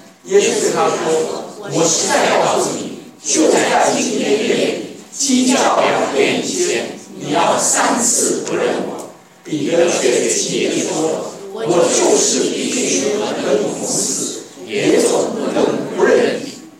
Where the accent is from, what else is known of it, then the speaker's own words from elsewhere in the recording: China; 所以现在呢，我们中国人呢也常常吃月饼啊，来庆祝中秋节，一面赏月。